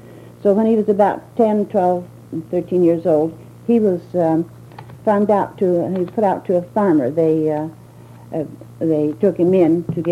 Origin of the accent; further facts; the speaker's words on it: Seattle, Washington, United States; born there; I was born in Seattle, Washington, in May the 2nd, 1890. And my father and mother were both born in Ohio